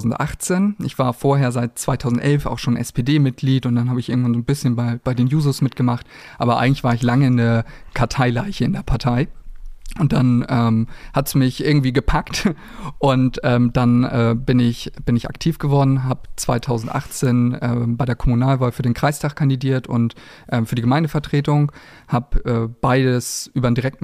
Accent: Mildstedt, Schleswig-Holstein, Germany; ich bin 30 Jahre alt. Wir haben gerade schon festgestellt, ich bin wie Tore aufgewachsen in Milchstedt und ich bin da auch hängen geblieben. Ich habe in Husum Abi gemacht, bin dann zum Studieren nach Kiel gegangen

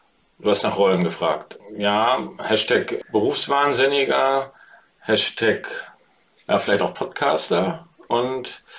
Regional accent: East Germany, Germany; ich bin ja in der DDR groß geworden

